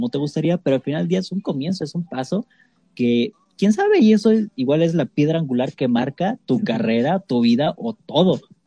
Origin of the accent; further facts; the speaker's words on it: Jojutla, Morelos, Mexico; yo vengo principalmente de igual del estado de Morelos, pero de Jojutla, un micro municipio chiquitillo ahí, caluroso, como no tienen idea.